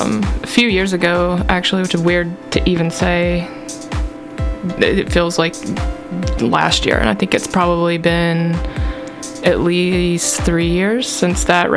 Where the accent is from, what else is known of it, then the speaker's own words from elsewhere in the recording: Kentucky, United States; also born or lived in Winchester, Tennessee / Georgia; Winchester, Tennessee. Mm-hmm. Very southeastern Tennessee. Just above Alabama. I was born there and lived there for a few years, but also lived in Georgia for a while, and then moved to Kentucky when I was in high school.